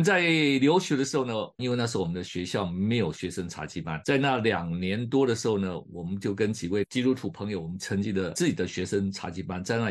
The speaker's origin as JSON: {"language": "Chinese", "region": "Kaohsiung", "country": "Taiwan", "tie": "born or raised there", "said": "我成长在台湾高雄的一个很平凡的家庭，父亲是小学老师，四个孩子，两男两女，我是最小的一个。"}